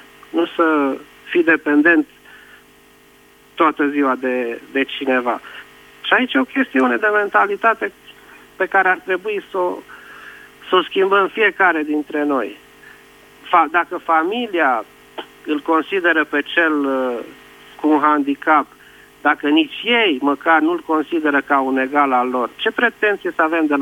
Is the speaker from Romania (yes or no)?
yes; Brașov, Brașov County, Romania; Și la Brașov, de unde sunt eu, s-a început și partea de accesibilizare.